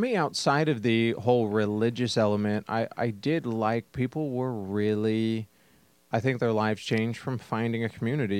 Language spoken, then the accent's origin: English; the West, United States; also born or lived in Germany; Particularly I grew up in the West where everybody knows their neighbor.